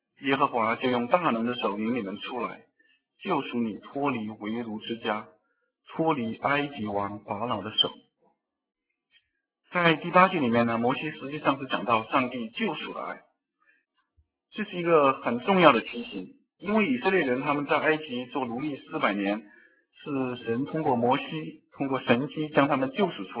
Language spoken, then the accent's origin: Chinese; China; 就好像我们中国人要过年一样